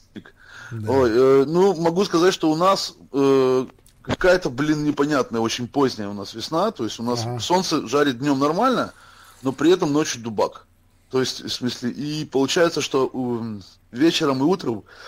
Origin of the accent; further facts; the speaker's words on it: Odesa, Odesa Oblast, Ukraine; Ну, блин, мы-то специалисты по рявканию, мы же одесситы, чё, как по-другому?